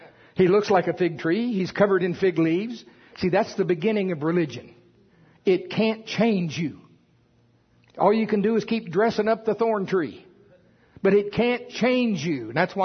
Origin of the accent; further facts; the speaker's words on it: United States; I am from Pottawatomie County.